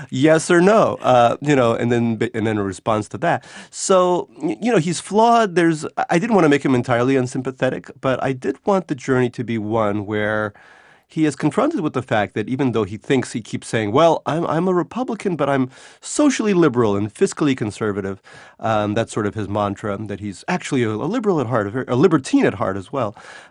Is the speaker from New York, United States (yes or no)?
yes; New York, United States; English is a second language; I grew up somewhat poor in the edges of New York. We were immigrants. I learned English later as a child.